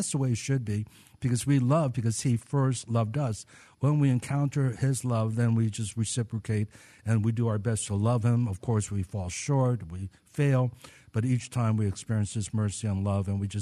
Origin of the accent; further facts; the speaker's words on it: Washington, District of Columbia, United States; also born or lived in Maryland; And, of course, I grew up in Washington, D.C. My dad was the pastor at the National Baptist Memorial Church right on 16th Street. We lived in Maryland, but his building was in Washington, D.C.